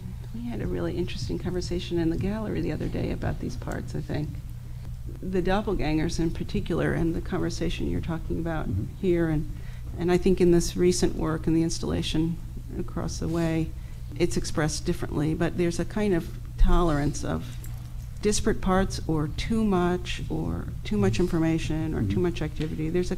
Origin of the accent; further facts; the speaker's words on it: New Jersey, United States; I grew up in Jersey and was formed by two things, my parents' deli and yearly trips to either the Met, MoMA, or the Whitney.